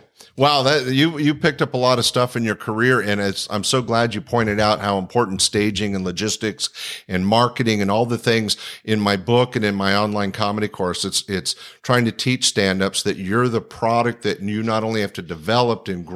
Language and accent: English; Sacramento, California, United States; It's means a lot to me to have a comedy roundtable in my hometown on my kitchen table with comics that created a career right here in Sacramento